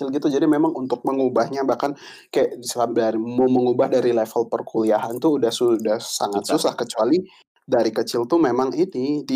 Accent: Indonesia; Kita kan dari Asia, Indonesia, budaya Timur

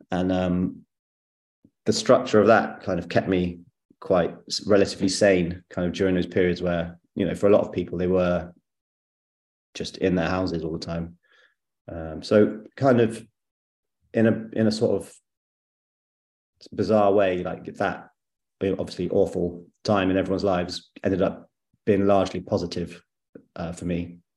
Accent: Bath, South West England, United Kingdom; because I grew up in Bath, which is just next door to Bristol.

